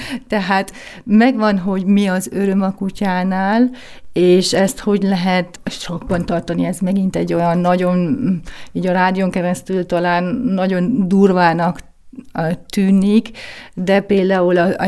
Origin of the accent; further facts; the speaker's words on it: Zalaegerszeg, Zala, Hungary; now in Vienna, Austria; Bécsben élek, Zalaegerszegen nőttem fel